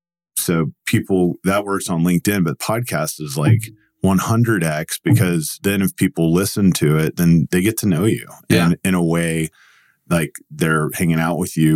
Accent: Dallas, Texas, United States; I grew up in Dallas, Texas.

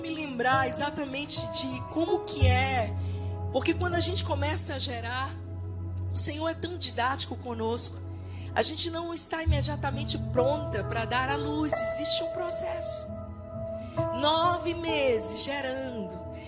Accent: Northeast Region, Brazil; Eu não sei você, mas eu sou nordestina.

